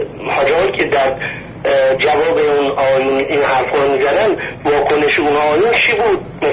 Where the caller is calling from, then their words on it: Mashhad, Razavi Khorasan, Iran; از مشهد هستم.